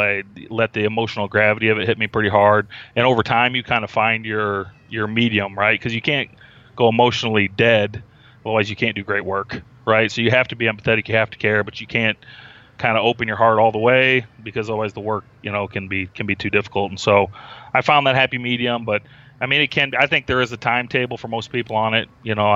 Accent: Iowa, United States; So I'm from Iowa, so everybody grows up in Iowa is a big Hawkeye fan.

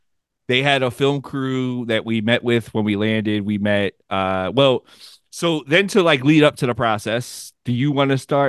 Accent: Philadelphia, Pennsylvania, United States; I was a hooligan from Philly

